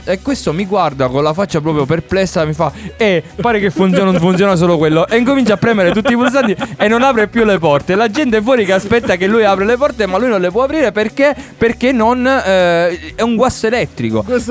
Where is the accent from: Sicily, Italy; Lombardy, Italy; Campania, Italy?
Sicily, Italy; also born or lived in Bologna / Parma; io sono mezzo bolognese, mezzo parmigiano ormai e poi tutto siciliano.